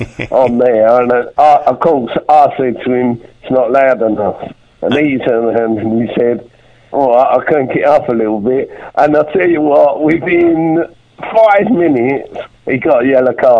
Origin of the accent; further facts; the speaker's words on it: Poplar, London, United Kingdom; born there; accent: Cockney; now in Suffolk, United Kingdom; Well, I live in Suffolk now, but I was born in Poplar, so that makes me, and at Poplar Hospital.